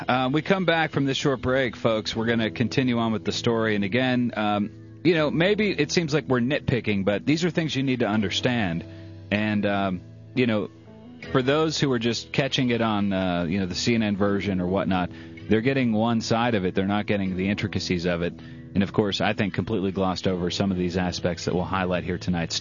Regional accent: Ireland; and I'm Irish, which means I'm surly, drunk

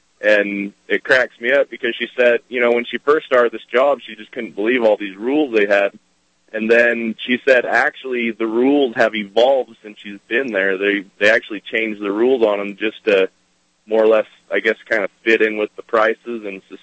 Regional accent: Utah, United States; We grew up in Utah. We never really learned a lot about Jews.

